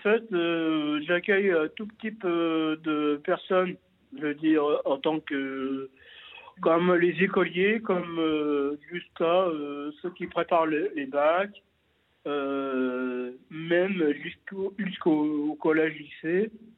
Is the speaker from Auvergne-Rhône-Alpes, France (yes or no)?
yes; Auvergne-Rhône-Alpes, France; mais pas autant qu'ici à Paris que chez moi en Haute-Savoie